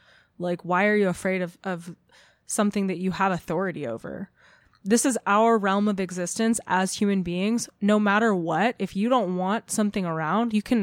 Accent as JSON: {"language": "English", "region": "California", "country": "United States", "said": "I'm from Orange County."}